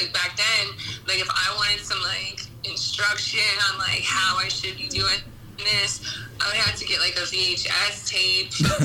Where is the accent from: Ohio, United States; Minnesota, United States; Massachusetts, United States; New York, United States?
Ohio, United States; Cincinnati; No, all white people. I grew up on, like, the poor side of the, like, suburbs